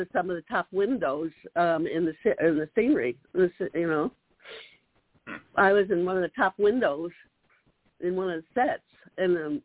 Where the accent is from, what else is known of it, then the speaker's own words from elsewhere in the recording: Lynbrook, New York, United States; I grew up in Lynbrook, which is in Nassau County on Long Island.